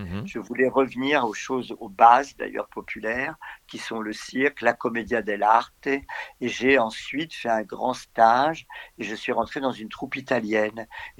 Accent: France; also born or lived in Algeria; Je suis né en Algérie. Je suis arrivé à 3 ans en France.

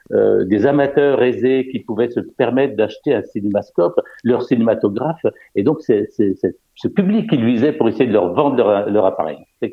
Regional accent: Lyon, Auvergne-Rhône-Alpes, France; Eh bien oui, puisque nous sommes lyonnais

